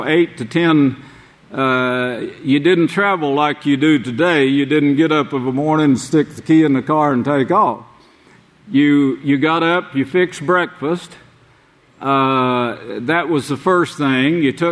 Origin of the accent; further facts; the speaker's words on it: Lexington, Oklahoma, United States; born there; And of course, I was born in Lexington, Oklahoma, at that time